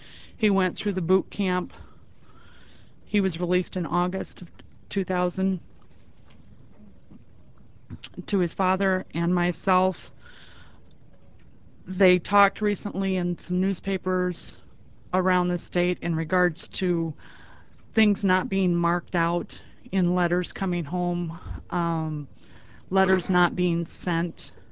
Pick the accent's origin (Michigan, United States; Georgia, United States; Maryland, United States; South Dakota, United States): South Dakota, United States; Mitchell; I'm here on behalf of myself. I'm from Mitchell, South Dakota.